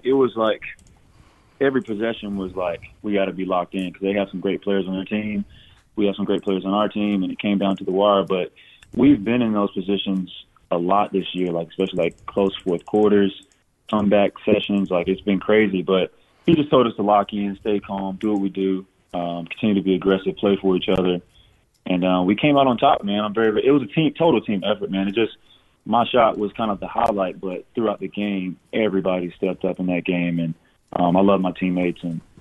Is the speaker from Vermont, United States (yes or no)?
no; Panama City, Florida, United States; now in Perth, Australia; It reminds me of home. I'm from Panama City, Florida, and the sunshine and good weather and good food, good people, beaches, and it's a good vibe, man.